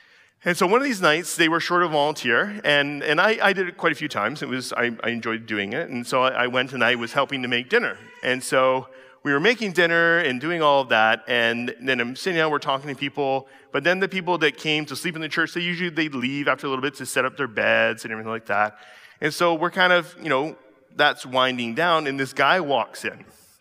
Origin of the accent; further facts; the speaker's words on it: Coquitlam, British Columbia, Canada; And I said, oh, I grew up in Coquitlam.